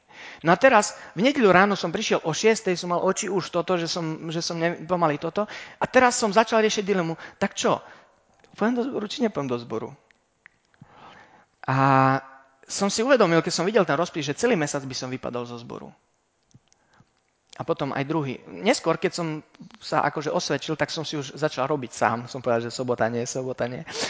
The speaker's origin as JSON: {"language": "Slovak", "country": "Romania", "said": "Nie, reku, ja som len na návšteve a odkiaľ som z Rumunska, tak som hovoril, kde som sa narodil."}